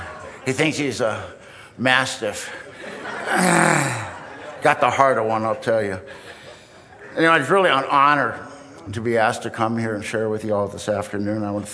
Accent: Vista, California, United States; I was raised in Vista, California.

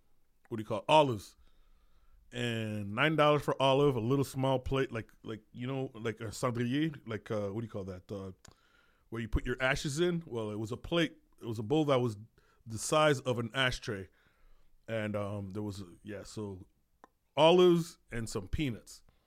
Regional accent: Ottawa, Ontario, Canada; maybe it's just because I'm from Ottawa and I'm used to just going to two comedy clubs

